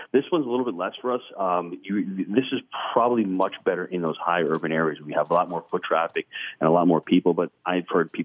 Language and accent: English; New York, United States; I'm a New Yorker.